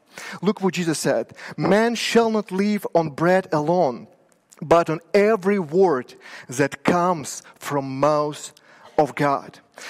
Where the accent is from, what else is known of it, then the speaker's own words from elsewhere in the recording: Ukraine; now in Canada; I remember when I lived in Ukraine, my family and I, we moved from Ukraine about 10 years ago.